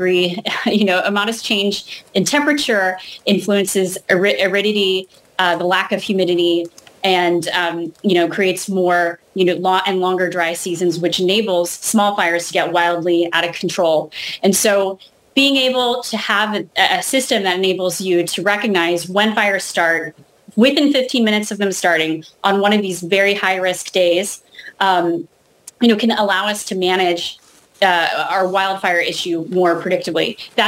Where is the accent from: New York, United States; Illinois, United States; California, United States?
California, United States; I grew up in California, and you know, it's important to note that wildfire is actually a very natural and normal part of the California ecosystem.